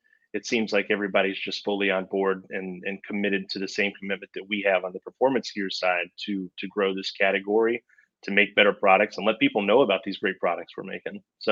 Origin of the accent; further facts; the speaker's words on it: Atlanta, Georgia, United States; I grew up in Atlanta, and Norcross, Georgia was one of the places that I was working in for Mizuno for a time.